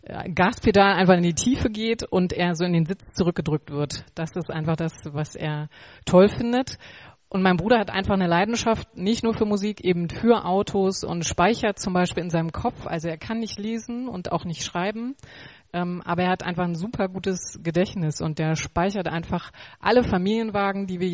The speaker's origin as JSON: {"language": "German", "town": "Greifswald", "region": "Mecklenburg-Vorpommern", "country": "Germany", "tie": "born or raised there", "said": "Ich bin 36 Jahre, bin in Greifswald geboren und auch zur Schule gegangen."}